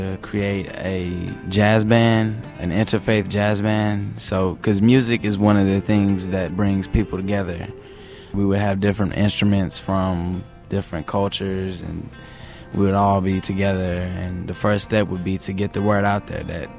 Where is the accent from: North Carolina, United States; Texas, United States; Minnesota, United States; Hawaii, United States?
North Carolina, United States; Raleigh; My hometown is Raleigh, North Carolina